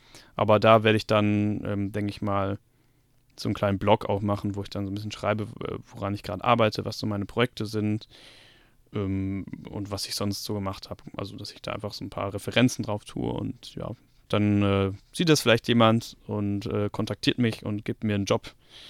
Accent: Münster, North Rhine-Westphalia, Germany; Ja, also ich bin aufgewachsen in Münster, Nordrhein-Westfalen. Münster, sehr schöne Stadt, Studentenstadt übrigens, Fahrradstadt.

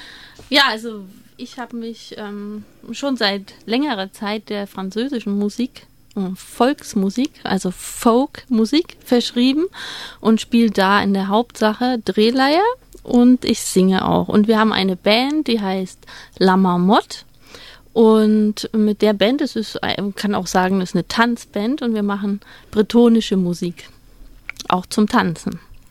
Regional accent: East Germany, Germany; now in Tübingen, Germany; also ich bin im Osten aufgewachsen, bin nach der Wende dann nach Tübingen gekommen

